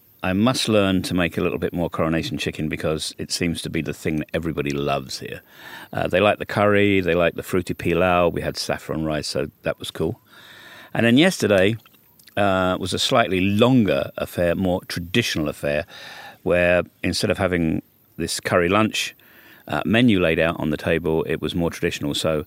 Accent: England, United Kingdom; now in Balkans; After all, I am the foreigner here. I am an Englishman in the Balkans.

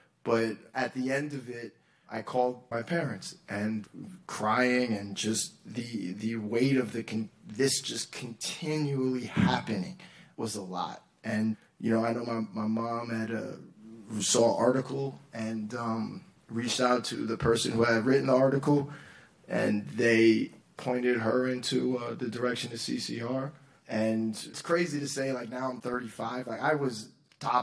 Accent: New York City, New York, United States; Yeah, I grew up in New York City, right?

